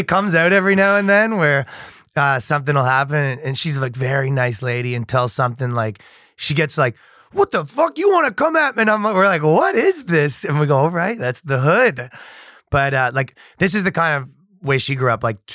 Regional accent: Ajax, Ontario, Canada; I'm from Ajax, right outside of Toronto

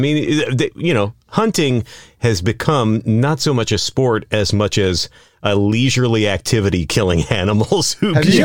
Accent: Brownwood, Texas, United States; born there; where I was born in Brownwood, Texas, you know, all those rural communities

